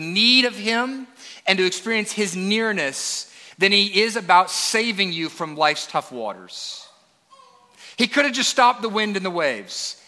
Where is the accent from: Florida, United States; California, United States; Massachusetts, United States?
Florida, United States; I grew up in Florida, on the east coast of Florida. I lived through 5 hurricanes growing up.